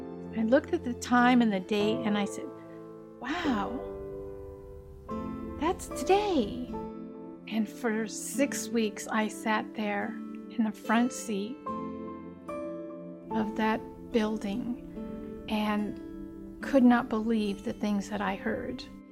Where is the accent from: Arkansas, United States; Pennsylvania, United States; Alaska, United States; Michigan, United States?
Alaska, United States; Sitka; I'm Tlingit Indian from Sitka, Alaska.